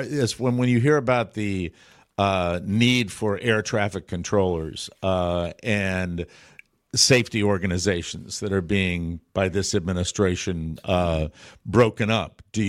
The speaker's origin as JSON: {"language": "English", "region": "Florida", "country": "United States", "tie": "born or raised there", "said": "It might have been my hometown airport down here in Florida"}